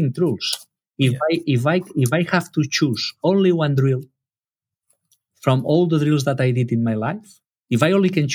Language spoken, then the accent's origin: English; Barcelona, Catalonia, Spain; first, I was a man from Barcelona who was trying to put my ideas in another country.